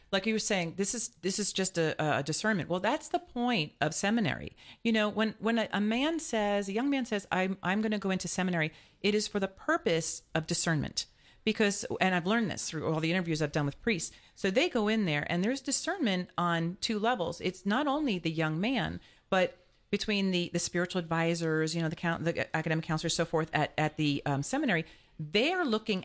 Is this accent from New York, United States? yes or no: no; Ohio, United States; and I'm from Ohio